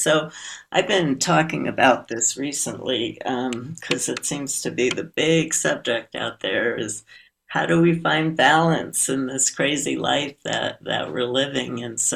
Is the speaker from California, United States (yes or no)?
no; Brooklyn, New York, United States; So in my case, I grew up in Brooklyn, New York.